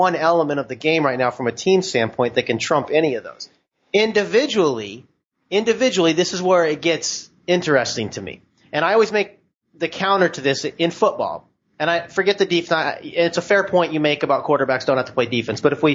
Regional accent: California, United States; When I was growing up in California, they shot the hell out of the ball.

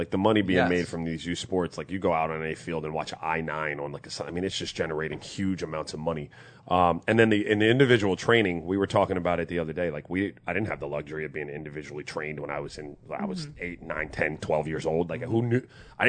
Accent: St. Croix, U.S. Virgin Islands; I really wanted to play because I grew up in St. Croix where there was no tackle football.

